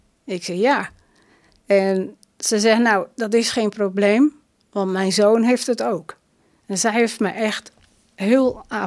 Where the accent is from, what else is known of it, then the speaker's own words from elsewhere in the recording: Dalerveen, Drenthe, Netherlands; also born or lived in Zuidlaren; Nee, ik kom zelf uit Dalerveen.